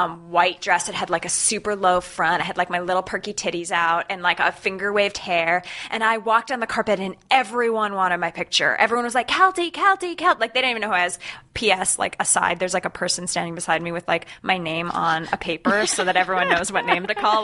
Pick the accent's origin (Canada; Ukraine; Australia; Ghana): Canada; now in United States; So it's like when I go home to my hometown in Canada, my mom looks at me and she goes, "Oh my God, are you eating?